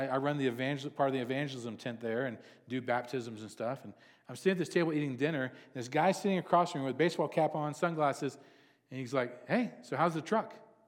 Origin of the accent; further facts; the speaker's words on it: Texas, United States; I'm originally from Texas, so humidity. But you move from Texas to here